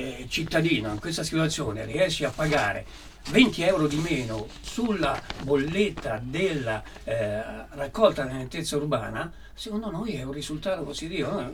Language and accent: Italian; Nocera Umbra, Umbria, Italy; io, come è stato detto, vengo da Nocera Umbra, abito a Nocera Umbra